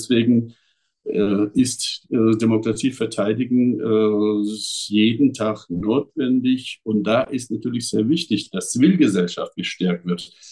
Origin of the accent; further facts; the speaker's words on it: Fellbach, Baden-Württemberg, Germany; Ich komme aus einer Stadt aus Baden-Württemberg bei Stuttgart und Fellbach.